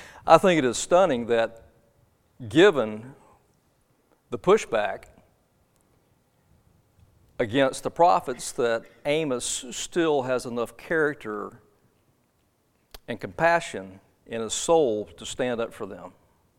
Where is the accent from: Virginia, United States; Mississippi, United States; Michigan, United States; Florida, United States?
Florida, United States; Pensacola; I grew up in Florida. I grew up in Pensacola, Florida. Beautiful beach.